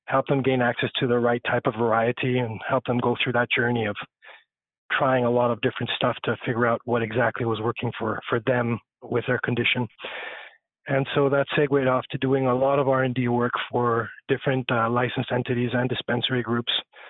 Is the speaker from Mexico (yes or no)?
yes; Mexico; English is a second language; moved away as an adult; now in Canada; Yeah, I come from Mexico, and I moved to Canada around 2001.